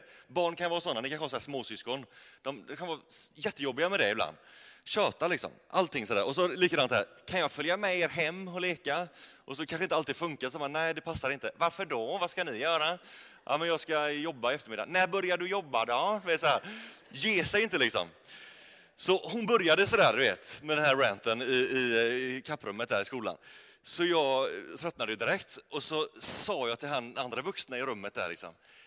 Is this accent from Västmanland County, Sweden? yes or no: no; Fiskebäck, Västra Götaland County, Sweden; also born or lived in Småland; Jag är uppväxt här i den här kyrkan, eller i Fiskebäck. Och har gått här i hela mitt liv tills jag var 19 år